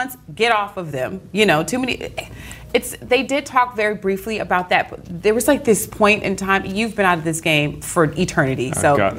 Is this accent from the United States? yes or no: yes; Louisiana, United States; Because I'm from Louisiana. We believe in voodoo.